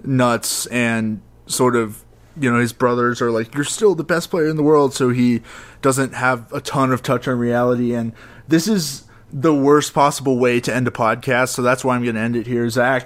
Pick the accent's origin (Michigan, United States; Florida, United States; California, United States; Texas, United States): Texas, United States; Dallas; I mean, God, I'm from Dallas. It hurts.